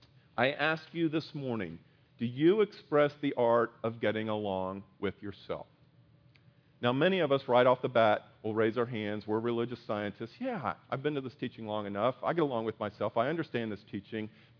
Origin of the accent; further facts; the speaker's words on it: Miami, Florida, United States; I've shared with you before that I grew up in Miami, and I actually grew up in Miami when they had the Cuban Missile Crisis.